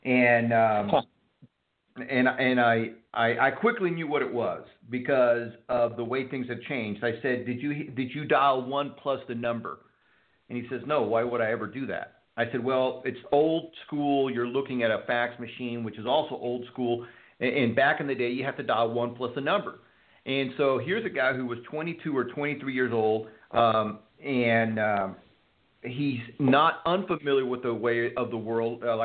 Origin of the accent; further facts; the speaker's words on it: Houston, Texas, United States; But let me tell you from experience, I grew up in Houston, Texas. Houston gets flooded.